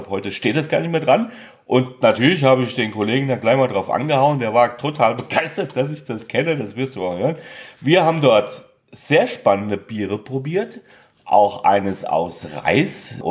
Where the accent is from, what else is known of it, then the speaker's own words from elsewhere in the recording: Hesse, Germany; born there; als gebürtiger Hesse